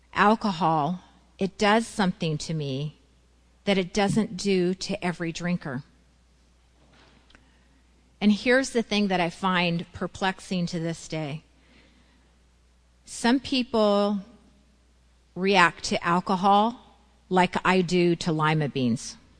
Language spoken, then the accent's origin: English; San Bernardino, California, United States; And I'm an Eskimo from San Bernardino. Not a lot of us. And there are none now. It was an awful place to grow up. Hated it. It's smoggy, hot, horrible.